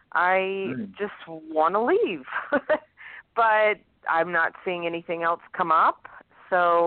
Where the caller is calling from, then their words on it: Louisiana, United States; I'm calling from Louisiana